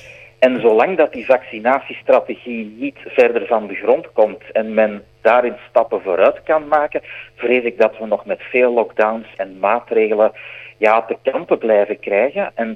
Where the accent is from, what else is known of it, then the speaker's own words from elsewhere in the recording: Flanders, Belgium; toen de coronapandemie uitbrak bij ons in Vlaanderen